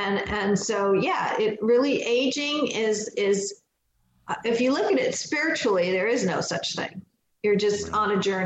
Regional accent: Pakistan; born there; moved away; I was born in Pakistan you know how old I am, 1958.

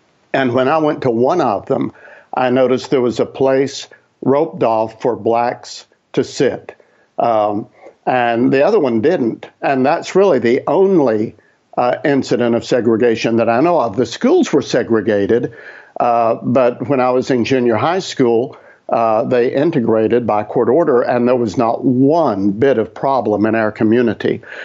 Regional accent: Tennessee, United States; I grew up in East Tennessee, Northeast Tennessee, and that is a very mountainous region that's in the Appalachians.

